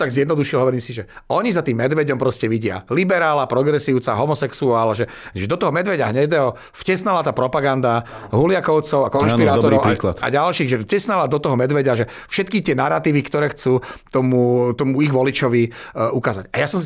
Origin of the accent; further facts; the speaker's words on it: Žilina, Žilina Region, Slovakia; ja som Žilinčan, celý môj život až do roku 38 rokov, čiže donedávna, som trávil veľa času v prírode okolo Žiliny